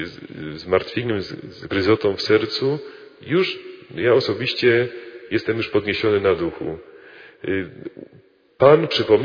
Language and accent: Polish; Cieszyn, Silesian Voivodeship, Poland; Pochodzę z Cieszyna. To jest miasto, mówią, że największe w Polsce, bo się nie zmieściło w granicach naszego kraju. Mamy część miasta w Czechach. Obecnie w Republice Czeskiej, wtedy to jeszcze była Czechosłowacja. Mamy polski Cieszyn i czeski Cieszyn.